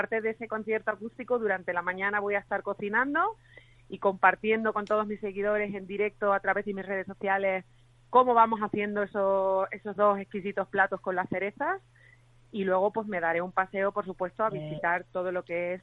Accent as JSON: {"language": "Spanish", "region": "Extremadura", "country": "Spain", "said": "vamos a estar este viernes en mi tierra, en el Valle del Jerte"}